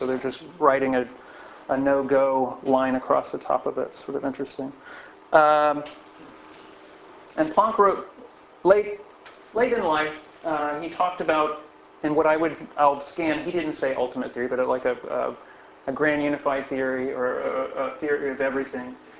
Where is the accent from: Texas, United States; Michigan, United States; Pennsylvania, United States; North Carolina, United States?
Texas, United States; Houston; I had no interest historically in space science or space history or NASA, but I grew up in Houston because I'm the son of one of these Apollo engineers.